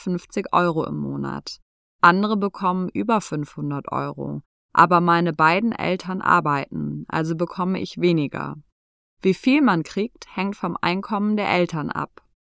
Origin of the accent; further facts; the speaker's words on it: Duisburg, North Rhine-Westphalia, Germany; bin 19 Jahre alt und studiere Biologie. Ich komme aus Duisburg.